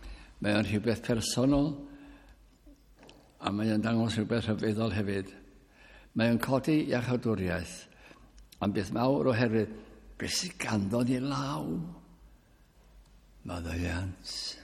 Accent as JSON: {"language": "Welsh", "region": "England", "country": "United Kingdom", "tie": "born or raised there", "said": "Ond ges i fy magu mewn tref yn Lleiger"}